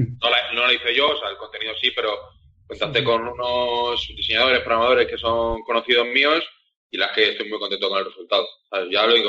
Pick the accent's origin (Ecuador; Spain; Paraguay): Spain; Valencia, Valencian Community; bueno, soy de Valencia